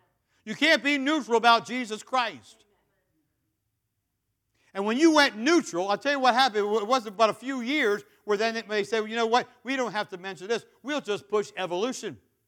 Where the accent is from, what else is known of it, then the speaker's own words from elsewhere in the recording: United States; See, we're Americans. I'm American.